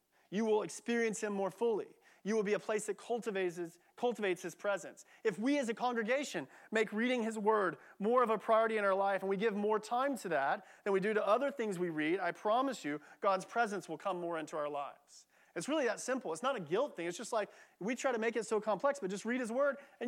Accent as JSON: {"language": "English", "town": "Austin", "region": "Texas", "country": "United States", "said": "I come from Austin, or from Williamson County, so I love that if you go to Starbucks"}